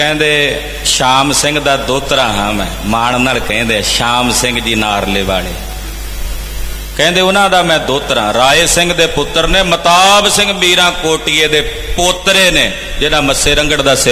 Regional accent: Mira Kot, Punjab, India; ਸ਼੍ਰੀ ਅੰਮ੍ਰਿਤਸਰ ਸਾਹਿਬ ਦੇ ਨੇੜੇ ਮੇਰਾ ਪਿੰਡ ਹੈ ਮੀਰਾ ਕੋਟ, ਜਿੱਥੋਂ ਦਾ ਮੈਂ ਰਹਿਣ ਵਾਲਾ, ਮੇਰਾ ਉਹ ਜੱਦੀ ਪਿੰਡ ਹੈ।

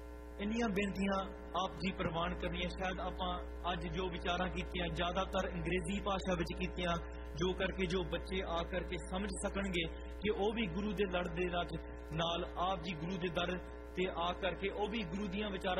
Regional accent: Calgary, Alberta, Canada; ਖੈਰ ਮੇਰੀ ਪੰਜਾਬੀ ਇੰਨੀ ਵਧੀਆ ਢੰਗ ਦੇ ਨਾਲ ਸ਼ਾਇਦ ਮੈਂ ਨਹੀਂ ਬੋਲ ਸਕਦਾ, ਮੈਂ ਇੱਥੋਂ ਕੈਲਗਰੀ ਦਾ ਹੀ ਜੰਮਪਲ ਹਾਂ.

